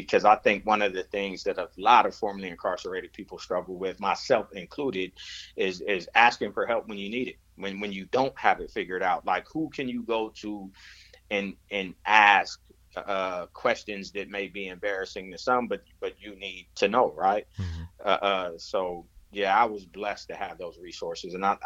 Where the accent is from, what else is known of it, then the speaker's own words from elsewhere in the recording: San Diego, California, United States; now in Los Angeles, United States; I'm not from Los Angeles. I was raised in San Diego.